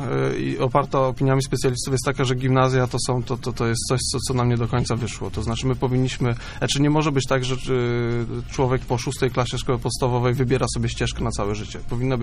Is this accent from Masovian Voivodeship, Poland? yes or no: no; Kościan, Greater Poland Voivodeship, Poland; Tak, ja jestem z Kościana.